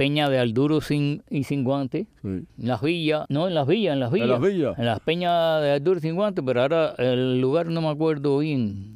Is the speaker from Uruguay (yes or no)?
no; Lawton, Havana, Cuba; que no soy de Boyero, soy de Lauton.